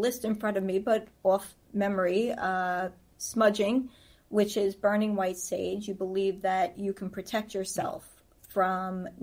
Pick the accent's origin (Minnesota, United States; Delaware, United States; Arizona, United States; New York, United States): New York, United States; Sometimes I don't realize it because I'm Italian. I'm from New York.